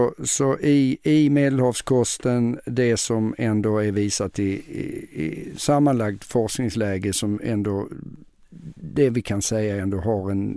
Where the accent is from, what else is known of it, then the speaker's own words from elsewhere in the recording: Sweden; Men jag har ju, jag lever ju i Sverige. Jag har ju fått för mig då som svensk att det finns ingen skillnad på män och kvinnor.